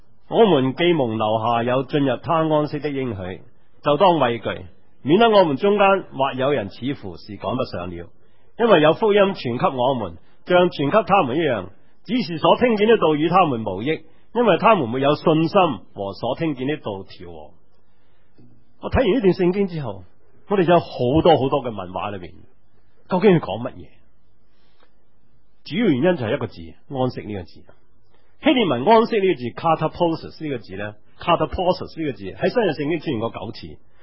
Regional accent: Hong Kong; 话我哋香港人，如果我用一个比喻，大家会明白

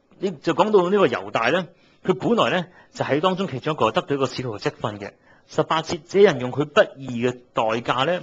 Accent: China; 即係同样我哋中国人都觉得死呢有轻于鸿毛，重于泰山嘅。

